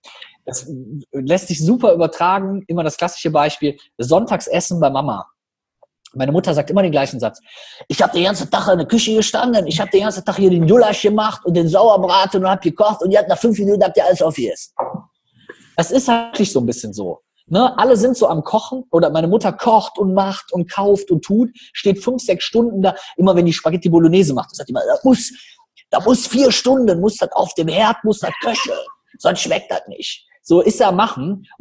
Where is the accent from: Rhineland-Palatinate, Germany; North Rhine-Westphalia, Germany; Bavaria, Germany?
North Rhine-Westphalia, Germany; accent: Cologne; ich bin ja kein Kölner und lebe auch noch in Düsseldorf und arbeite in Düsseldorf, aber habe eher einen Kölner Akzent als einen Düsseldorfer.